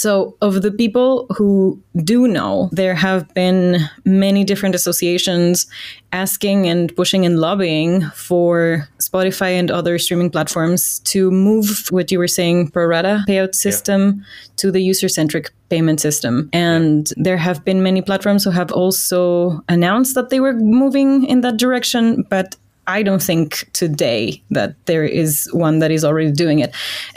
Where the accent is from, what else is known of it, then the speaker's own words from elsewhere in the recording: Ecuador; I come from Ecuador.